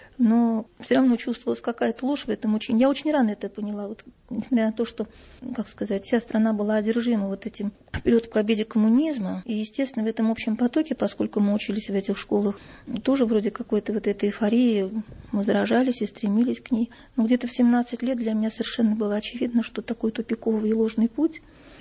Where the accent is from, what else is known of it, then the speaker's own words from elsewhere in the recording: Zaraysk, Moscow Oblast, Russia; Город Зарайск, это Московская область.